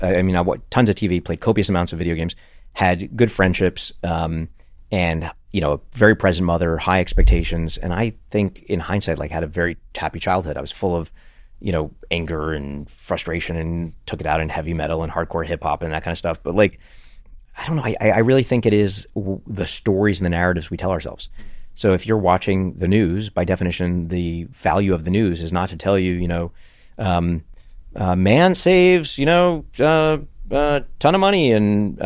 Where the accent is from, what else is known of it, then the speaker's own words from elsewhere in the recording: Brooklyn, New York, United States; And I grew up in Coney Island, Brooklyn, single mom, four of us living in a two bedroom, one bath apartment.